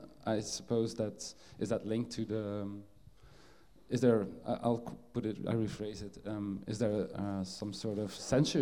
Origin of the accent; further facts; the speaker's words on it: Ghent, Flanders, Belgium; English is a second language; Belgium is divided into communities, the French-speaking part and the Dutch-speaking part, and I come from the Dutch-speaking part and the city there, Ghent.